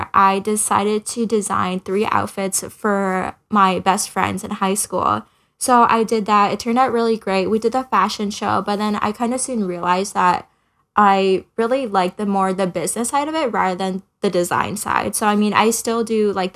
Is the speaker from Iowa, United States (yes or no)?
yes; Ames, Iowa, United States; I was born and raised in Ames, Iowa. So small little town in the Midwest, but it's a really great place just to raise a family and stuff like that. My parents are actually both from India